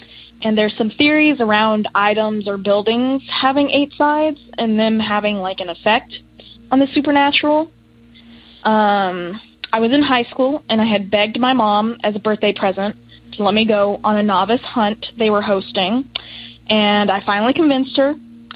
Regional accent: Kentucky, United States; from Kentucky.

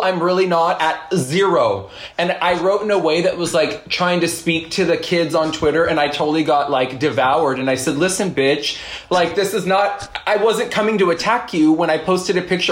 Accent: California, United States; I'm from California, so I do feel kind of that pull to return at one point.

